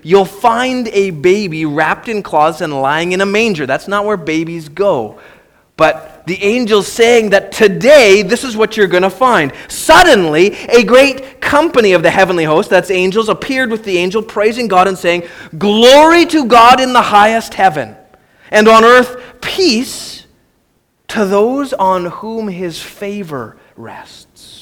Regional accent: Canada; We're Canadian. We don't do that.

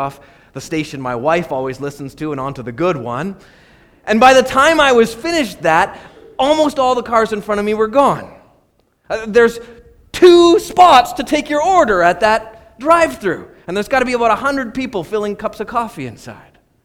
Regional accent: Prince George, British Columbia, Canada; So I grew up here in Prince George, and my grandparents on both sides, one lived in Vancouver and the other one lived in Kelowna

